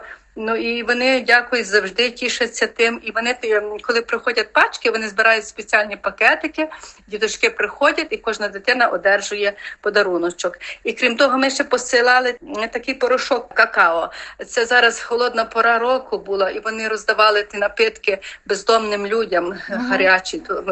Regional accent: Ternopil, Ternopil Oblast, Ukraine; так як я з Тернополя, то я більше дбала за своє місто

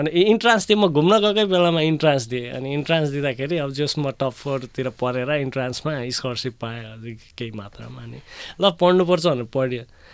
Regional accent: Butwal, Lumbini Province, Nepal; also born or lived in Kapilvastu; मेरो घर चाहिँ बुटवल हो। म जन्मेको चाहिँ कपिलवस्तु, शिक्षा चाहिँ बुटवलमै स्कुलसम्म गरेँ अनि त्यसपछि प्लस टू काठमाडौँबाट गरेर अनि मेरो ब्याचलर चाहिँ पोखरा युनिभर्सिटी सेन्ट्रल कलेजबाट

